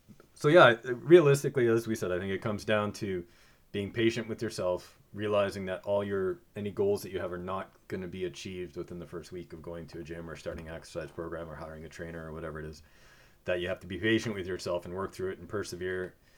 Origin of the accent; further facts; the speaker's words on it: Saskatchewan, Canada; I grew up in Saskatchewan, so cold showers, whatever.